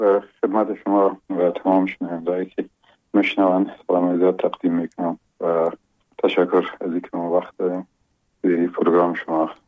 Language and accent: Persian; Logar, Afghanistan; ولایت لوگر و از مربوطات ولسوالی محمد آقا، یک قریه با اسم گمران و شیرازه یاد میشه. از اونجا به دنیا آمدیم و اون سالای اول زندگیرم اونجا در آغوش پدر و مادر بزرگ شدیم